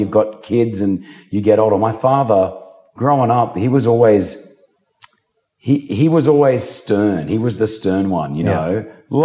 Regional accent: Sydney, New South Wales, Australia; Growing up in Sydney was beautiful.

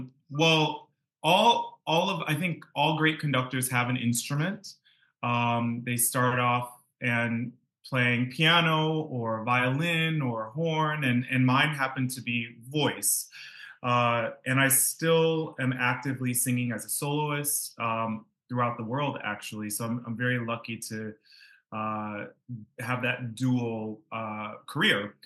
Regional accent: Grand Island, New York, United States; That's correct. I grew up on Grand Island and went to Grand Island Central Schools, spent a lot of time making music throughout Western New York until I went off to college.

